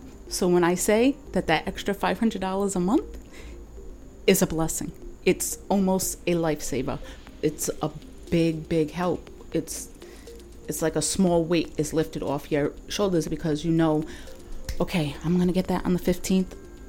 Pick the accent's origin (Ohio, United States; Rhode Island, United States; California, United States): Rhode Island, United States; Providence; I'm from Providence, born and raised.